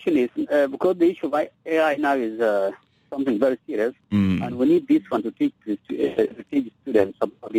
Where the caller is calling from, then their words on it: Malakal, Upper Nile, South Sudan; from Malakal.